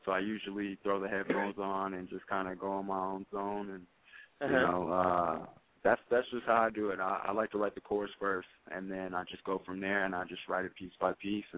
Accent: Portland, Oregon, United States; now in Reno, United States; I'm originally from Portland, Oregon.

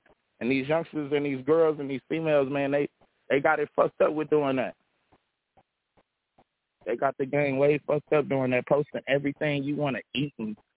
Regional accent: Los Angeles, California, United States; I'm from Crenshaw and Slauson, so I was born and raised on that side of town. L.A. is my stomping ground, bro.

